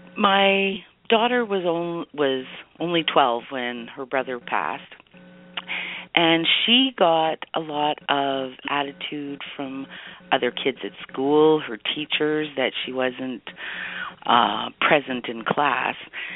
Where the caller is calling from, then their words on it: Edmonton, Alberta, Canada; And I'm calling from Edmonton, Alberta.